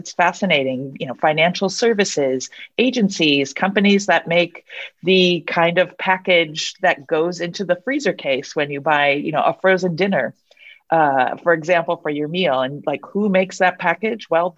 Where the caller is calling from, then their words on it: California, United States; I'm calling in from California, so it's lovely to be here.